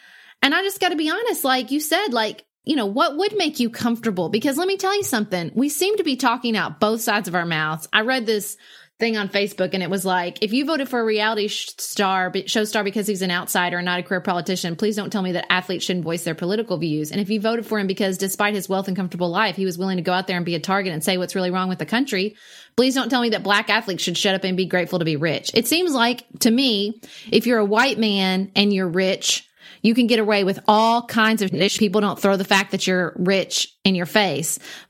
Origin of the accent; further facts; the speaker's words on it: United States; I'm not a patriotic American because I think, well, we did it, guys.